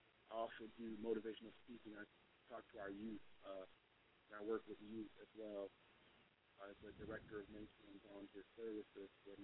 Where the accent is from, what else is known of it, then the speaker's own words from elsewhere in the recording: Port Huron, Michigan, United States; So I grew up in Port Huron, Michigan. It's a small city outside of Detroit.